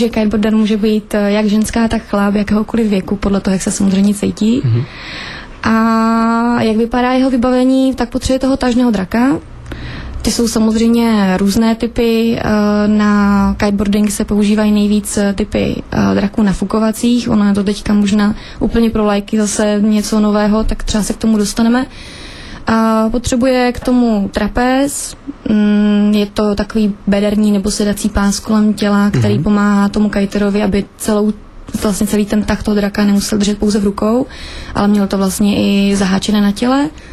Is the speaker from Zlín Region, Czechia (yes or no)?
yes; Kroměříž, Zlín Region, Czechia; now in Ostrava, Czechia; Jsem si z Ostravy teď, ale původně teda z Ostravy nejsem, jsem tady krátce.